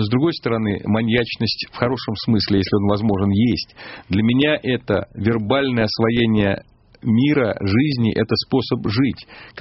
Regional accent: Russia; Я россиянин, в шоке не бываю.

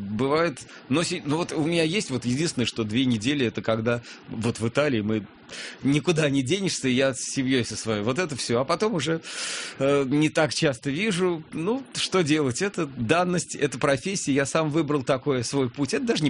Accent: Moscow, Russia; я родился в Москве, вот здесь. Я родился на Арбате, в первом роддоме, кстати, здесь прям. А жил, родился в Зачайском переулке, недалеко от вот, храма Христа Спасителя на Кропоткинской, а затем переехал

